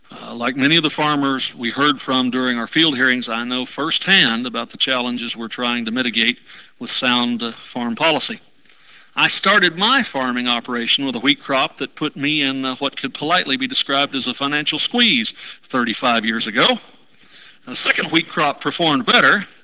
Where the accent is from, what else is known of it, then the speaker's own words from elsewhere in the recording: Oklahoma, United States; I come from the Southern Plains. I live in a community in western Oklahoma where the historic average rainfall is somewhere between 24 and 28 inches a year.